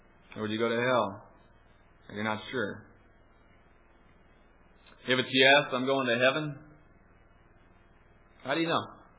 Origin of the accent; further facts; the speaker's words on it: Iowa, United States; and I'm from Iowa, so I can say this, and we have some huge deer in southern Iowa.